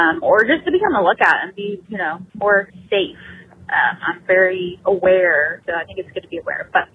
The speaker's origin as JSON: {"language": "English", "town": "Cincinnati", "region": "Ohio", "country": "United States", "said": "And also, I'm from Cincinnati, Ohio, and I'm actually going to Dayton this weekend."}